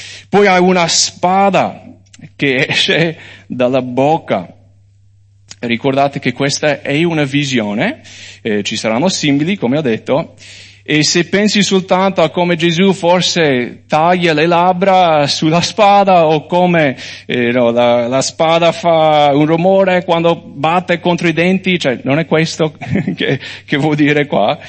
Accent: United States; Io da americano non l'ho mai visto

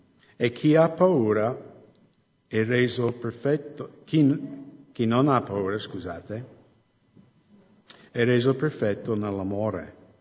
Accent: United States; accent: American; Italian is a second language; Hai sempre l'accento americano, anche in dialetto.

